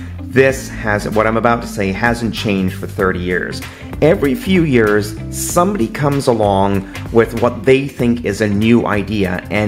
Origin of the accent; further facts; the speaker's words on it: Canada; I speak neither language, and hell, I don't even speak English, and was born and raised here in Canada, so I consider myself Canadian.